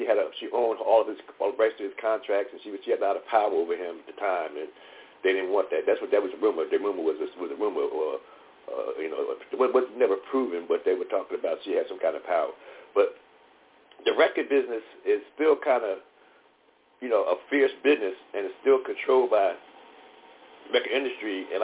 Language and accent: English; Philadelphia, Pennsylvania, United States; I'm from Philadelphia, and my mother bought a house right down the street from … in Winfield, Philadelphia.